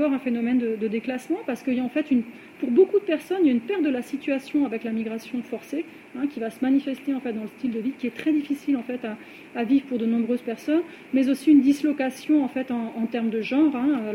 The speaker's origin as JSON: {"language": "French", "country": "France", "said": "Nous, on en mesure assez difficilement l'importance en tant que Française"}